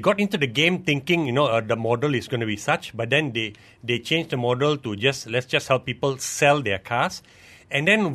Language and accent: English; Penang, Malaysia; also born or lived in Ipoh; my fellow Ipohite, you know, although I'm from Penang, sort of born in Ipoh